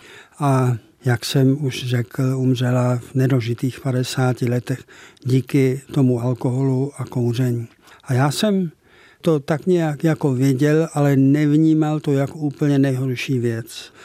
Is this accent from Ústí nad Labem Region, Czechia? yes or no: no; České Budějovice, South Bohemian Region, Czechia; já jsem se narodil tady v Budějcích, když to řeknu budějcky správně